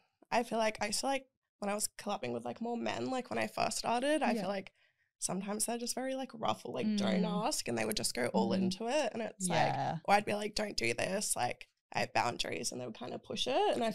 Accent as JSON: {"language": "English", "town": "Noosa", "region": "Queensland", "country": "Australia", "said": "I guess because like I'm from Noosa, so it's like a small town."}